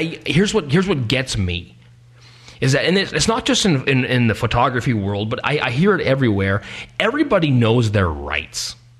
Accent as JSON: {"language": "English", "country": "Canada", "said": "kind of a little bit proud of the whole being Canadian."}